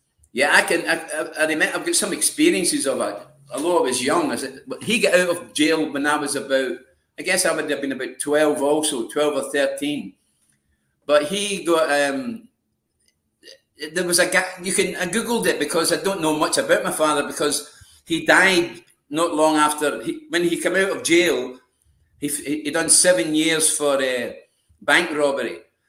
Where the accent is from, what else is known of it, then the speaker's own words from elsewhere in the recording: Glasgow, Scotland, United Kingdom; Yeah, well, I was born in Glasgow in 1950.